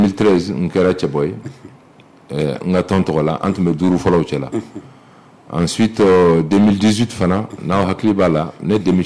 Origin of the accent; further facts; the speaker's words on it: Mopti, Mali; donc je suis originaire de la région de Mopti et voilà.